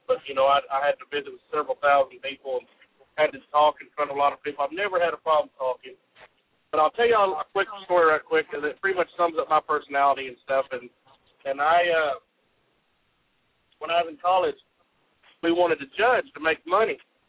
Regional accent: Plainview, Texas, United States; I'm from Plainview, Texas.

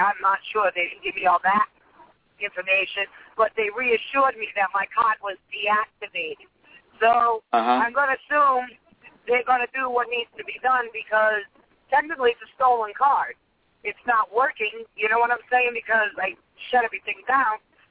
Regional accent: Rhode Island, United States; I'm from Rhode Island, sir.

